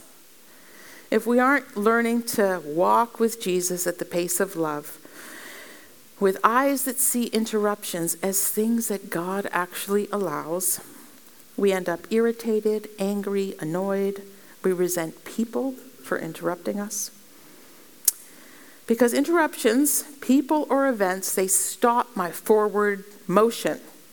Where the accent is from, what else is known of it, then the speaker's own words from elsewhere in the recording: Pennsylvania, United States; I grew up in Pennsylvania, and the Amish drive horse and buggies.